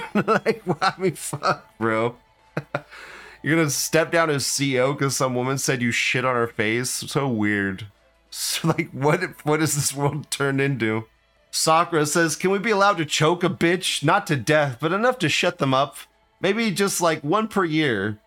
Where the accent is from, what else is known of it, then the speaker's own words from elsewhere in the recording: the South, United States; No, we Americans don't do not. I'm Southerner. I'm fucking white trash shit. And even then, I watched wrestling as a kid.